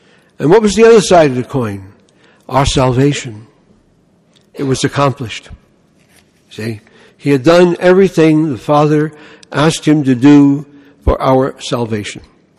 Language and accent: English; Bronx, New York, United States; When I grew up in the Bronx, they used to say, "Put your money where your mouth is."